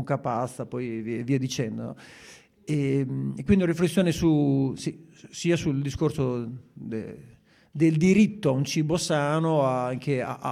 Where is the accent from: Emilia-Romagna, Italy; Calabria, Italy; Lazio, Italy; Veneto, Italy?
Emilia-Romagna, Italy; Bologna; viene in mente i ricordi così quando ero ragazzo nel quartiere, sono vissuto a Borgo Panigale fino quasi agli anni 90, 87 circa.